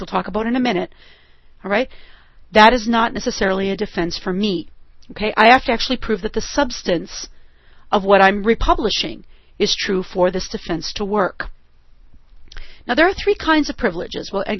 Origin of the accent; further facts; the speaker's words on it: Wisconsin, United States; Senator Proxmire from my home state of Wisconsin